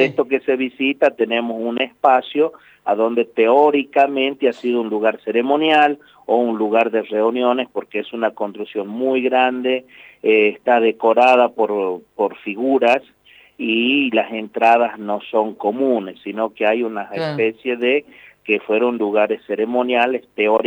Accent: Argentina; nosotros somos argentinos, tenemos en nuestro lugar la bandera argentina, también tenemos la bandera huipala, que es la que representa a las comunidades indígena de la parte, sobre todo el norte argentino.

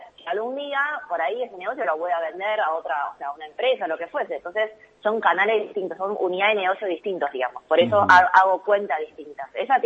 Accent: Argentina; estamos como argentinos, estamos no, o sea, muy bueno como sociedad

